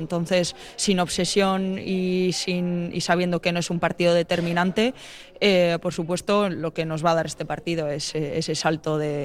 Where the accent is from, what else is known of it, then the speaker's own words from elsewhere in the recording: San Sebastián, Basque Country, Spain; born there; nací en Donosti, mi madre es donostiarra, mi padre es bilbaíno de pura cepa.